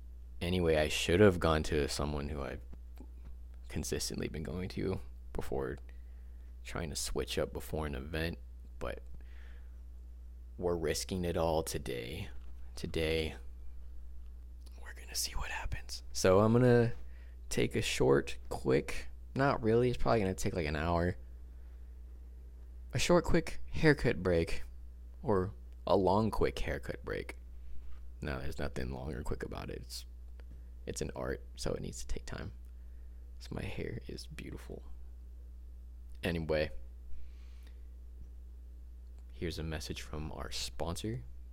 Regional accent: United States; born there; I love being American. I love this country. Yes, it has its flaws, but what country doesn't? I love the United States. I'm proud to be born here

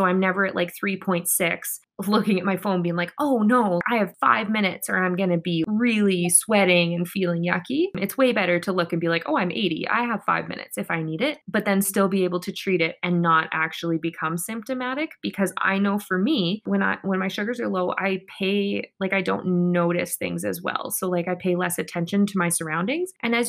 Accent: Canada; especially as being a Canadian

